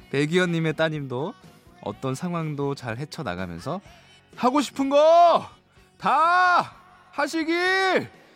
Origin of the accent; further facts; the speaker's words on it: Jeonju, North Jeolla, South Korea; 이 드라마 촬영지가 제 고향인 전주였네요.